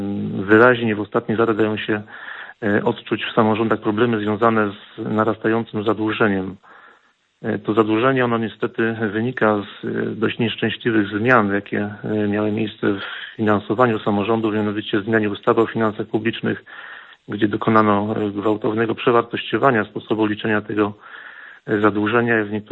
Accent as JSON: {"language": "Polish", "region": "Lesser Poland", "country": "Poland", "said": "pochodzę z Małopolski"}